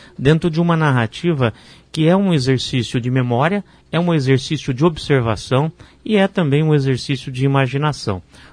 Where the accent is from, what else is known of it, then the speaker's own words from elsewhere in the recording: Piabiru, Paraná, Brazil; eu cresci em Piabiru